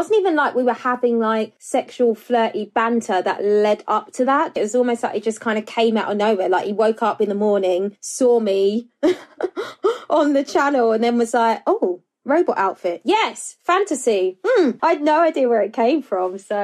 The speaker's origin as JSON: {"language": "English", "region": "London", "country": "United Kingdom", "said": "I am just me and I'm just … from Southeast London who, you know, says what she means and means what she says"}